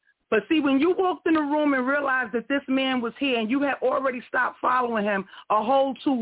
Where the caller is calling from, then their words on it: Bronx, New York, United States; I'm calling from the Bronx.